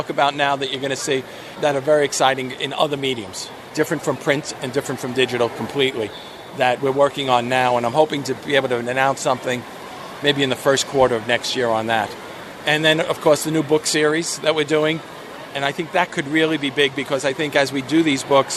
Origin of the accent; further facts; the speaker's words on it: United States; You know, as an American, as a comedy writer.